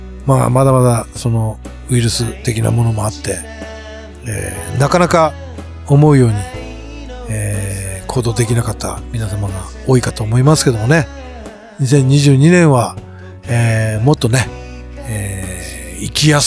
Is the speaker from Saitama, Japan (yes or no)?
no; Hokkaido, Japan; 北海道出身ですけど